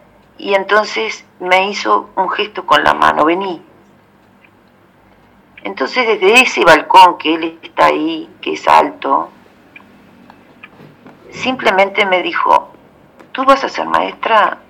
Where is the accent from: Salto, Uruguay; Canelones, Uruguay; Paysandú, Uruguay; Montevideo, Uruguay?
Canelones, Uruguay; San Ramón; yo soy de San Ramón, de Canelones